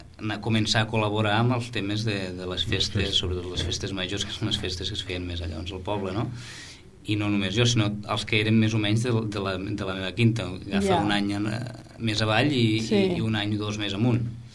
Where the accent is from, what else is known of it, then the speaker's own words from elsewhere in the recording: Falset, Catalonia, Spain; also born or lived in Barcelona; Jo vivia molt aquí a Falset també, no? I, bueno, quan vaig anar a estudiar a Barcelona, doncs els caps de setmana sempre tenia ganes de vindre cap aquí.